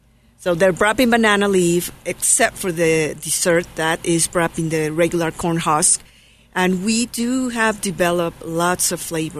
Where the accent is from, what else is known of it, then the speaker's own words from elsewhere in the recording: Oaxaca, Mexico; I'm from Oaxaca, south of Mexico.